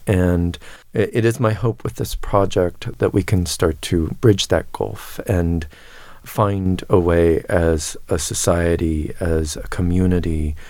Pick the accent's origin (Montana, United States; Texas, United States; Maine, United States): Montana, United States; Flathead Reservation; I am originally from the Flathead Reservation in western Montana. I'm a first-generation descendant of that tribe.